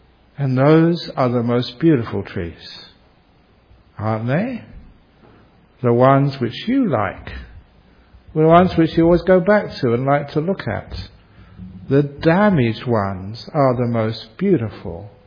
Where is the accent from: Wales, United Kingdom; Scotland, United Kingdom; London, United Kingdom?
London, United Kingdom; I was born in London, brought up there. In fact, I always say that I was a boy from the bush. Shepherd's Bush. Where I grew up.